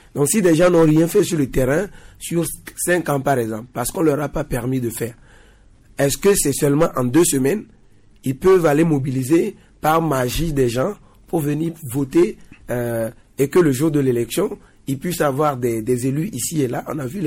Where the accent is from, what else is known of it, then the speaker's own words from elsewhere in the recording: Togo; nous tous, nous sommes Togolais et nous vivons dans le pays